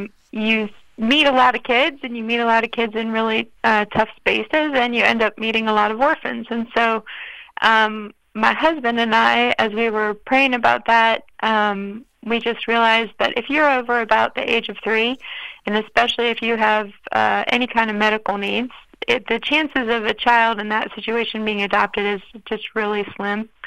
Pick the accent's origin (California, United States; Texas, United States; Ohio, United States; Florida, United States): Ohio, United States; Columbus; also born or lived in New York; Well, I am in Columbus, Ohio. And I was born in Columbus, Ohio. I grew up here, and then left for a while, lived in New York for a while, and then came back here